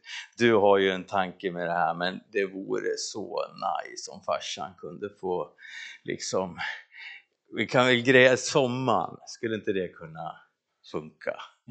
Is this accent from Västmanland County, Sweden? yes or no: yes; Västerås, Västmanland County, Sweden; och jag kommer ifrån Västerås